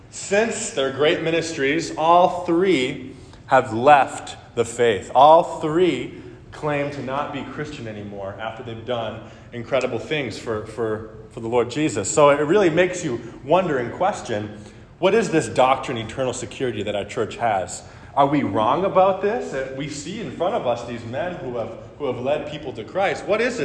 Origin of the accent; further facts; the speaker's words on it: Michigan, United States; I'm from Michigan originally and assistant pastoring at a church down in Ohio.